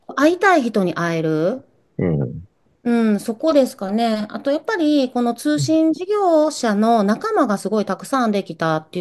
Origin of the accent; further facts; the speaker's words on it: Osaka, Japan; 大阪に住んでます。大阪生まれ大阪育ち、35から38の間を行ったり来たりしてまして、娘と息子と猫2匹と犬と住んでます。